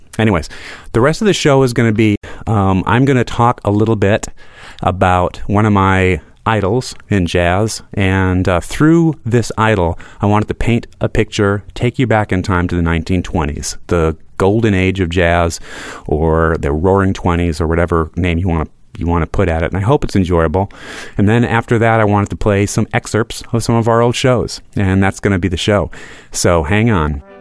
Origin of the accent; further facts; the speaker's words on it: Rock Island, Illinois, United States; where I was growing up, which is the Quad Cities, I grew up in Rock Island, Illinois.